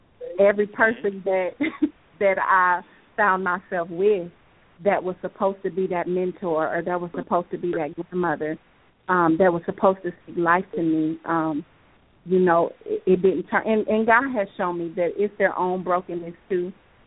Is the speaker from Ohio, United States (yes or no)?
no; Omaha, Nebraska, United States; I was going to a church there in Omaha, Nebraska. I'm from Omaha, Nebraska, and the pastor kind of took me under his wing.